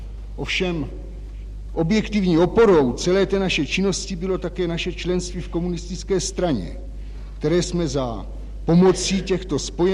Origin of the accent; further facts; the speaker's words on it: Brtnice, Vysočina Region, Czechia; born there; now in Prague, Czech Republic; V Brtnici, okres Jihlava.